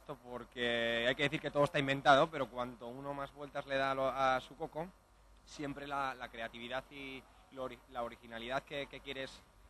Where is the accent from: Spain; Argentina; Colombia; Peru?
Spain; Castilla-La Mancha; yo vengo de La Mancha, y bueno, pues hemos querido traer un poco aquí también de la tierra.